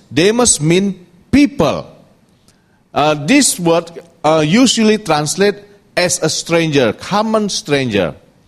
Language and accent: English; Indonesia; now in Hong Kong; I'm from Indonesia, moved to Hong Kong as a immigrant professional.